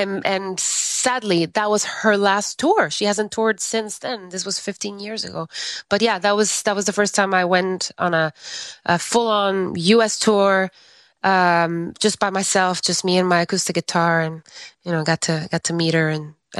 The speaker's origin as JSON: {"language": "English", "country": "Guatemala", "tie": "born or raised there", "moved": "as an adult", "lives_now": "Los Angeles, United States", "said": "I'm born and raised in Guatemala. So that's another thing about me is that I sing in English and Spanish."}